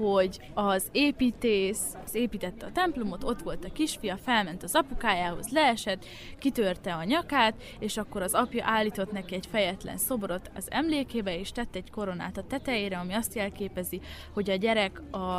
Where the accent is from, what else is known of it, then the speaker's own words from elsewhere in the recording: Cluj-Napoca, Cluj County, Romania; mert hát én kolozsvári vagyok